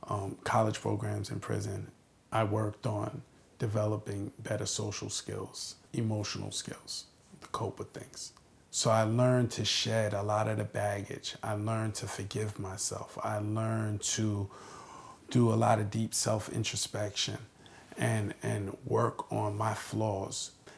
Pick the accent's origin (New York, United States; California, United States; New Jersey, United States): New York, United States; Brooklyn; I grew up in Sheepshead Bay, Brooklyn, and housing projects. In the early 80s and 90s, it was very violent.